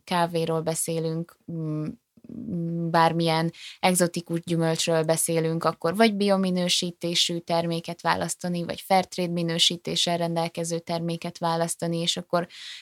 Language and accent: Hungarian; Hungary; now in Budapest, Hungary; én vidéki vagyok, és a nagymamámnak, meg ismerősöknek volt ilyen hatalmas fagyasztóládájuk